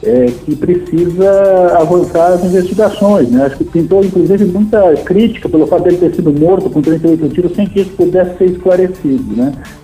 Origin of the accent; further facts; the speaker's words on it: Pelotas, Rio Grande do Sul, Brazil; accent: Pelotas; além do meu sotaque lá de Pelotas